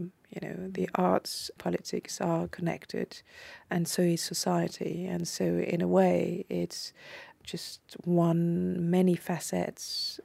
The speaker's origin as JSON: {"language": "English", "town": "Paris", "region": "Île-de-France", "country": "France", "tie": "born or raised there", "also_born_or_lived": "London", "moved": "as an adult", "said": "I grew up in Paris and left for London when I was 22 to do a PhD at the London School of Economics."}